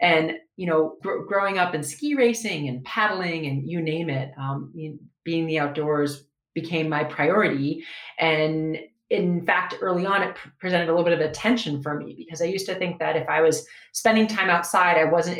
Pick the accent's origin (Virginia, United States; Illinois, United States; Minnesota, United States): Minnesota, United States; I grew up in Minnesota, and I had a family that was all about being outside in any kind of weather